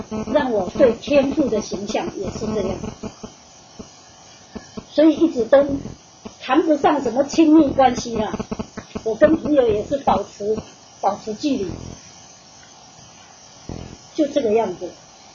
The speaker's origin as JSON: {"language": "Chinese", "country": "Taiwan", "said": "所以反正我不开口，人家不知道我是台湾人"}